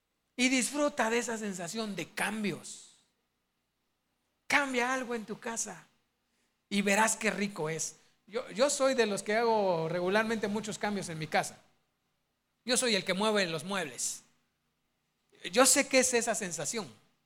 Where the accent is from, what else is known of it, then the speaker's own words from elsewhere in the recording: Mexico; Pero déjenme hablarles como mexicano.